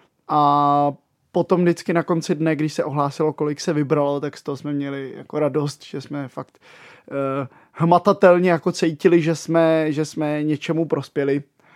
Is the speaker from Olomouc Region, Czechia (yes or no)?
no; Vysoká nad Labem, Hradec Králové Region, Czechia; u nás ve Vysoké nad Labem, což je vesnice, kde jsme koledovali.